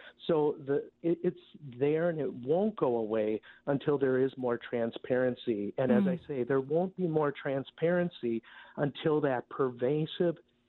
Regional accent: Wisconsin, United States; other people in the community where I grew up in Ozaukee County.

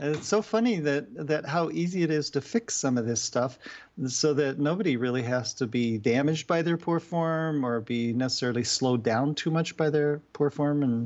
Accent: Boulder, Colorado, United States; I grew up in Boulder, so I was really used to running tons of trails there.

